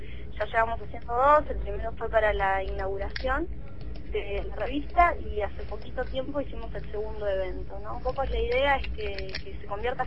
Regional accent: Neuquén, Argentina; a Mati Espina y yo, que somos de Neuquén, venimos

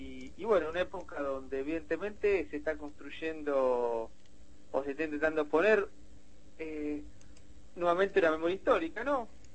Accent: Argentina; hay un debate sobre qué origen reconocemos como los argentinos, si un origen mestizo, indígena, obrero, afro, o queremos ser blancos, ¿no?

